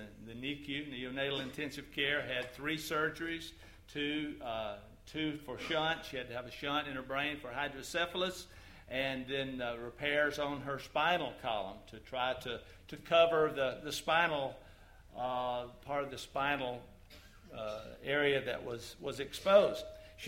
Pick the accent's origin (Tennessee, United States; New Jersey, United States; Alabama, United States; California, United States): Alabama, United States; Phil Campbell; As Clint mentioned, my hometown, Phil Campbell, Alabama, was struck by a tornado on April 27th.